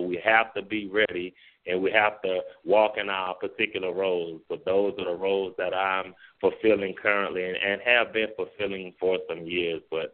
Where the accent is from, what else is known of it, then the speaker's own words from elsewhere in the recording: New Orleans, Louisiana, United States; now in Monroe, United States; And I'm originally from New Orleans, but now I live in a place called Monroe, Louisiana.